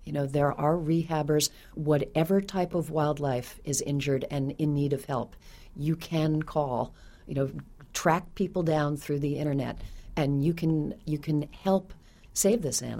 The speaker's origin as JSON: {"language": "English", "region": "New York", "country": "United States", "said": "I am here from New York visiting Tulsa, and it's my first time here."}